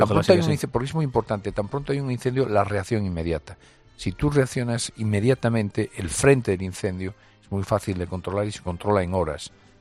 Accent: Cedeira, Galicia, Spain; En mi zona, en Galicia, en el norte de la provincia de La Coruña, en mi pueblo, en Cedeire, pero Cerdido

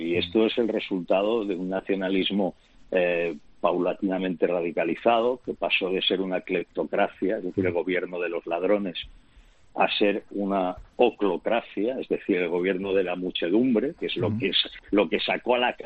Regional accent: Catalonia, Spain; Porque como catalán, y además, tú, como tú sabes

